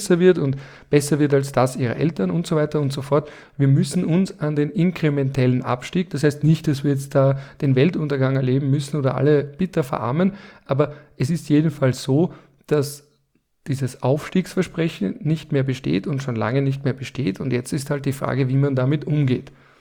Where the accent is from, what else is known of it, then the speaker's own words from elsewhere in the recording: Vienna, Austria; der ich bin auch Wiener, deswegen muss ich pessimistisch sein